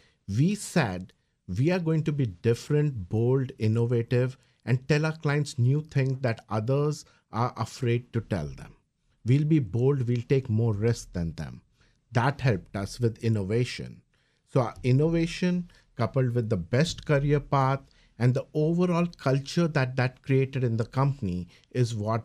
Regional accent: India; English is a second language; moved away as an adult; now in United States; So, you know, I grew up in India, came to U.S. doing foreign exchange systems

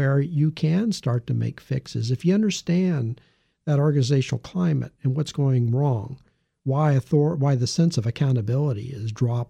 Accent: California, United States; I'm a Californian. I come from that area, and I understand that.

